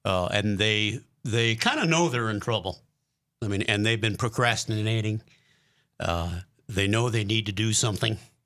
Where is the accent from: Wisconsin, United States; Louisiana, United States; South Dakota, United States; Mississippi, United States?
Wisconsin, United States; Milwaukee; I'm from Milwaukee